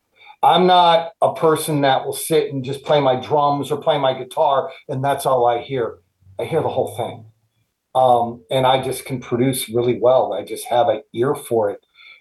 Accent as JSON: {"language": "English", "town": "Highland", "region": "Indiana", "country": "United States", "tie": "born or raised there", "said": "I'm born and raised in Highland, graduated in 1982. Started going to the clubs in 84 when I was 20, because I didn't turn 21 until the end of the year."}